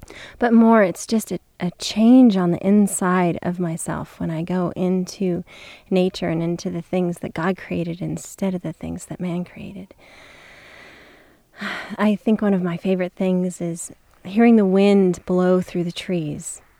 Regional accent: Roseville, California, United States; I'm from Roseville, California.

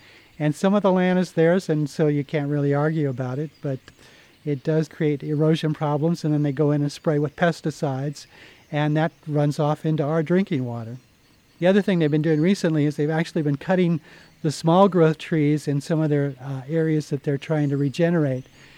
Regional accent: Twain Heart, California, United States; I'm from Twain Heart, California.

